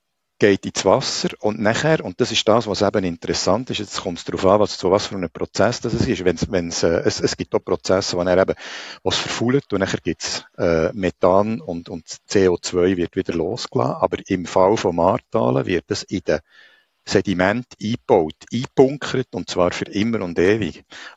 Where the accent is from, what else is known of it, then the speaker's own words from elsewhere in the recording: Switzerland; und zwar läuft es bei uns in der Schweiz so